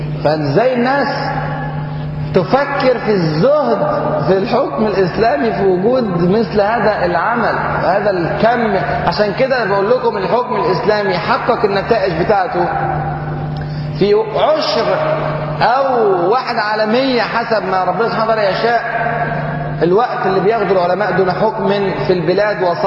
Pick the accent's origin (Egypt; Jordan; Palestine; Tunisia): Egypt; ده احنا عندنا في مصر كمان رحمه شويه